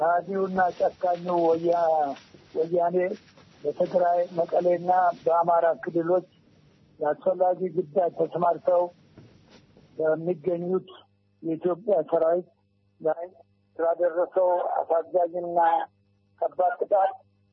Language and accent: Amharic; Oromia, Ethiopia; born there; እንደተባለው የተወለድኩት በወለጋ ክፍለ ሀገር በወሮ ጉድሮ አውራጃ በጉድሮ ወረዳ ነው